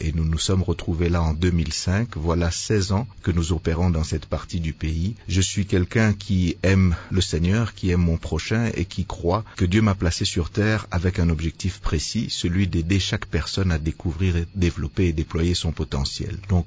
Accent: Kinshasa, DR Congo; also born or lived in Belgium; Je suis né à Kinshasa, j'ai grandi en partie à Kinshasa et en Belgique. Je suis rentré à Kinshasa comme un jeune adulte

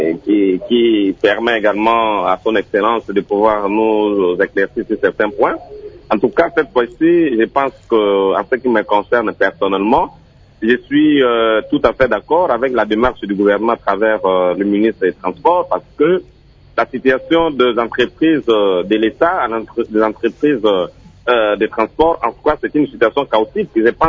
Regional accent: Mbandaka, Équateur, DR Congo; Parce que je vois même chez moi en Mbandaka, cette société perçoit par exemple à chaque débarquement, à chaque arrivée du bateau

